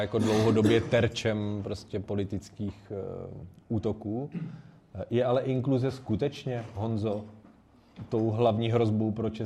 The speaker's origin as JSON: {"language": "Czech", "town": "Pardubice", "region": "Pardubice Region", "country": "Czechia", "also_born_or_lived": "Brno", "said": "my jsme původem z Pardubic, studovali jsme v Brně"}